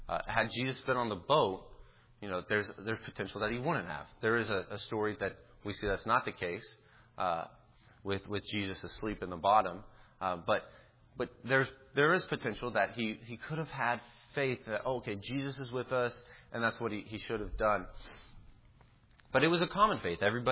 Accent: Dallas, Texas, United States; I'm from the Dallas area, so please don't hurt me if you're a Saints fan

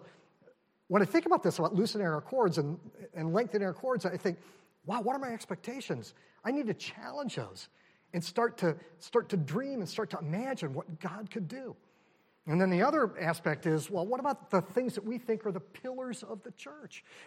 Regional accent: California, United States; I grew up in Southern California, and I brought this curse with me to New England.

